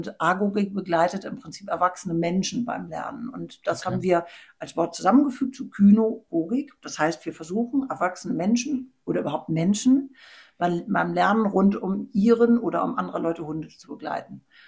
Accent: Hamburg, Germany; born there; Geboren bin ich in Hamburg und lebe jetzt noch nördlich davon, Richtung dänischer Grenze.

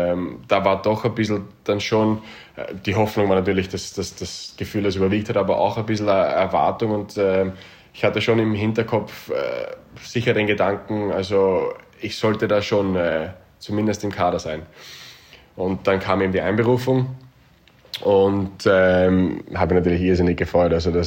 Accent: Austria; ich bin Österreicher durch und durch. Das wird sich auch nie ändern.

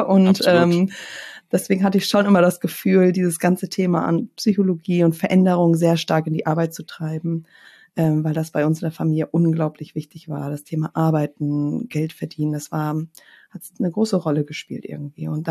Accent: Lauenburg, Schleswig-Holstein, Germany; In Südschleswig-Holstein, an der Elbe. In Laumburg bin ich groß geworden, in Geestach zur Schule gegangen, also auch nicht weit weg von Hamburg.

